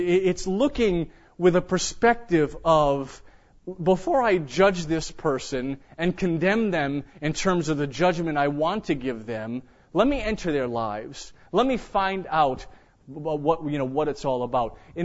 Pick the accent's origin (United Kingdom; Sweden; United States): United Kingdom; I'm British, so it's okay for me.